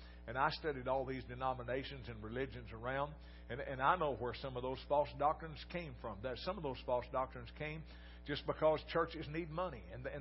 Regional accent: Corsicana, Texas, United States; I'm a Texas preacher. And I'm from Corsicana. I'm not real highfalutin.

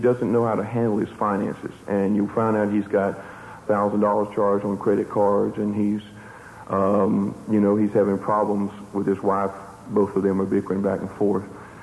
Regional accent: Tallahassee, Florida, United States; from Tallahassee, Florida.

